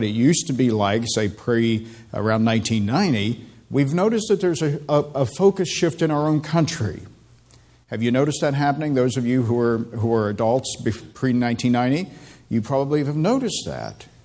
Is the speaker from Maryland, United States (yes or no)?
no; West Virginia, United States; people often make fun of where I grew up in West Virginia, up in the mountains, and because we were kind of 10 years behind everyone else.